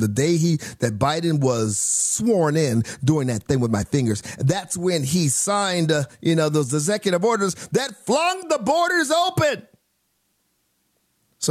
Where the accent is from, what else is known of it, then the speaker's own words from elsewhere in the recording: Phoenix, Arizona, United States; sitting in for the Jesse Kelly Show. I hail from Phoenix, Arizona. My show is in Phoenix and Tucson.